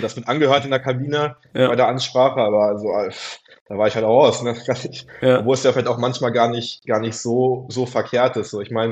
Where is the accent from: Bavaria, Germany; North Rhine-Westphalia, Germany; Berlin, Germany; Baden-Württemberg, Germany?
North Rhine-Westphalia, Germany; Dortmund; Ich komme ja aus Dortmund, bin da geboren und aufgewachsen.